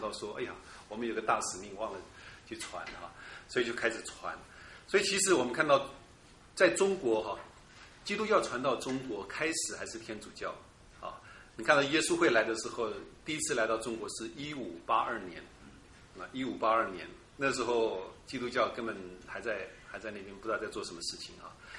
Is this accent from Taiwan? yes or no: yes; Taiwan; 我们从台湾来的啊